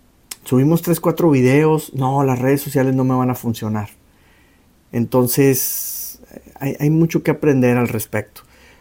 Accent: Monterrey, Nuevo León, Mexico; les quiero platicar mi experiencia este fin de semana pasado en mi ciudad natal, en Monterrey, Nuevo León, en México

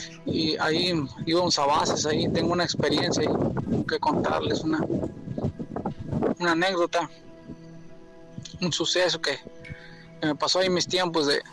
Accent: San Luis Potosí, Mexico; also born or lived in Mexico City / Tlalnepantla; now in Austin, United States; Ahorita andamos por cuestiones de trabajo por acá, pero yo soy de la Huasteca Potosina, San Luis. Tengo su casita allá en García, Nuevo León.

